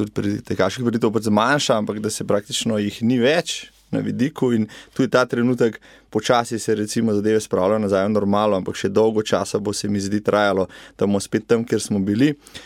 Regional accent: Preddvor, Upper Carniola, Slovenia; Jaz sem doma iz občine, iz Preddvora, ki ni lih največja v Sloveniji

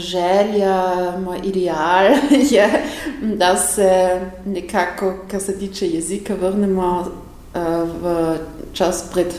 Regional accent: Styria, Austria; da sem lahko Štajerka, Avstrijka, Slovenka.

